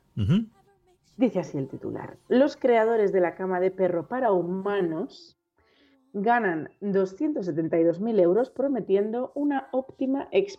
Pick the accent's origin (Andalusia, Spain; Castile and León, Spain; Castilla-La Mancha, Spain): Castile and León, Spain; Zamora; now in Madrid, Spain; Yo soy zamorana y en Zamorana, pues, en Zamora refresca.